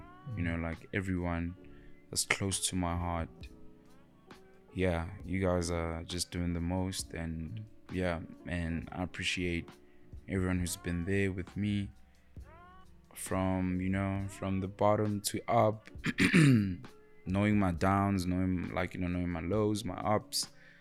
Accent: Pretoria, Gauteng, South Africa; I'm from Pretoria, born, raised in Pretoria, birthed in Pretoria.

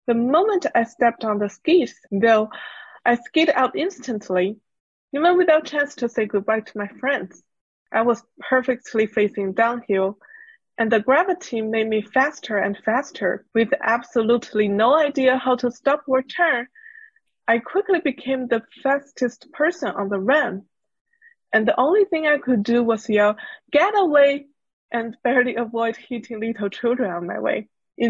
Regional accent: China; English is a second language; moved away as an adult; now in California, United States; I'm a software engineer in California. I was born and raised in China, and then I moved to US for my graduate study and stay here for work after graduation.

